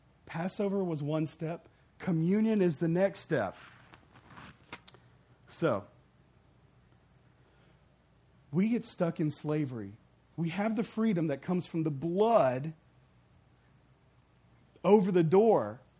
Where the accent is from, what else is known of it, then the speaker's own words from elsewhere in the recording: Mississippi, United States; I'm from Mississippi, so we're washed in the blood.